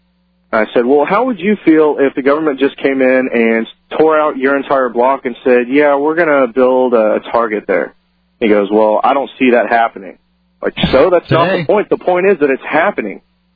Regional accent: Illinois, United States; I'm from Illinois, and he calls me

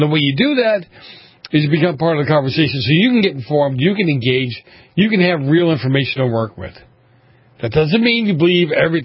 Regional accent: Boston, Massachusetts, United States; I grew up in Boston in the 70s. You guys have heard this story a million times.

